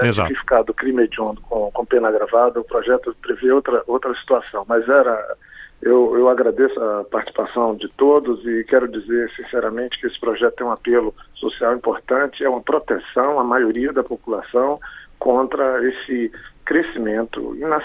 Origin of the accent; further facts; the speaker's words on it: Acre, Brazil; Eu sou do estado do Acre